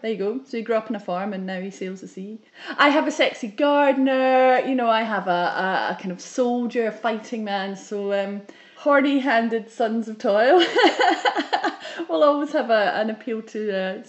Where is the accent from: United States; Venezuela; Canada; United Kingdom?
United Kingdom; Scotland; also born or lived in London; out in the country, where I grew up in Ayrshire